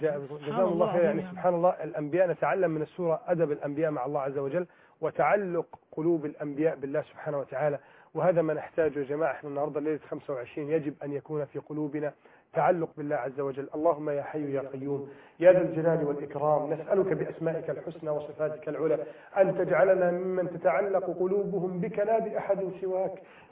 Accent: Egypt; بلدنا مصر

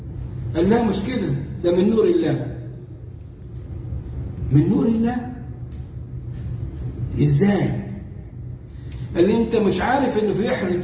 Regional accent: Sharqia Governorate, Egypt; ورايح بلد عندنا في الشرقية على إني أخطب الجمعة ثاني يوم

